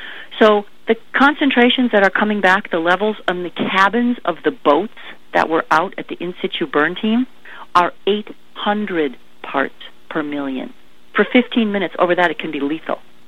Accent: United States; I was ashamed as an American

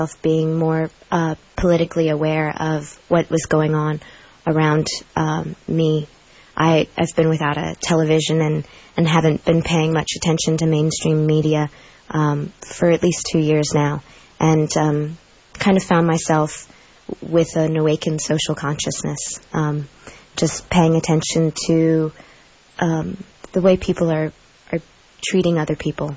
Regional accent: United States; For me, for example, I'm an American, and I'm a fourth or fifth generation American, but I'm a mutt.

